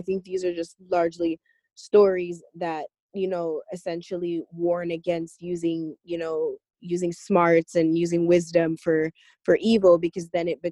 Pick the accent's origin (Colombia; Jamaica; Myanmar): Jamaica; now in United States; I am a Jamaican. I've been living in the U.S. for quite some time now.